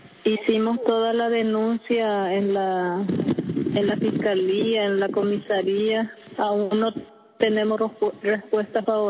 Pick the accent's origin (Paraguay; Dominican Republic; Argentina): Paraguay; Nosotros somos de Paraguay, somos parte de la Conamuri, somos pueblo Com, habitamos acá en territorio chaqueño, a 47 kilómetros de Asunción